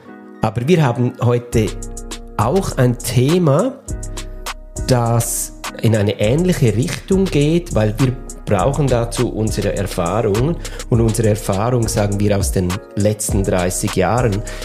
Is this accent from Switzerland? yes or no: yes; Switzerland; Wobei ehrlicherweise bei uns in der Schweiz ist ja die Berufslehre sehr wichtig.